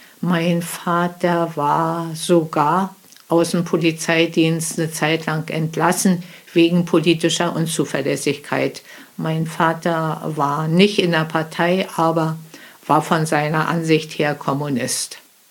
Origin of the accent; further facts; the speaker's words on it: Pomeranian Voivodeship, Poland; moved away; Und haben dann auch sofort unsere Koffer gepackt und wollten zurück nach Pommern. Wir sind ja aus Pommern geflohen oder mussten fliehen.